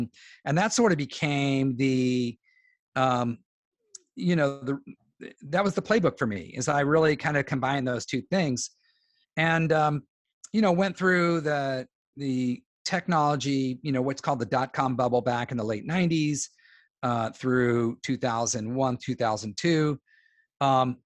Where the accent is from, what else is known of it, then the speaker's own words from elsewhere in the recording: California, United States; also born or lived in Washington; And so we had nine kids. Then we moved up to Washington State from California, about an hour outside of Seattle. Had 5 acres and a barn and, you know, pigs and cows